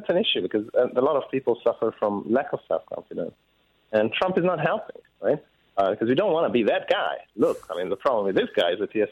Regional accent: Hungary; English is a second language; So my name, I'm Hungarian originally. That's why my accent is all messed up.

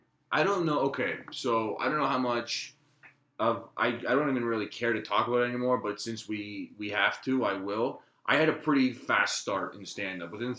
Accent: Scarborough, Ontario, Canada; because I grew up in Scarborough, you know, I had a very multicultural upbringing.

